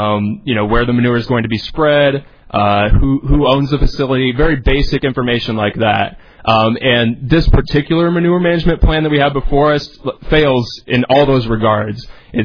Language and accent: English; Huxley, Iowa, United States; born and raised in Huxley.